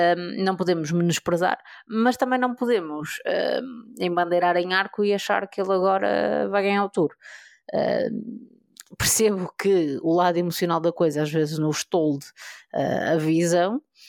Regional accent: Portugal; temos que aprender nós enquanto portugueses a refriar um bocadinho as nossas expectativas

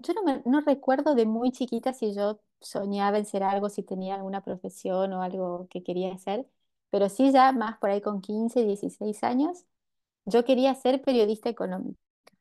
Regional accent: Brazil; also born or lived in Argentina; yo me fui con 3 años, me fui a Brasil y viví toda mi vida allá en varias ciudades

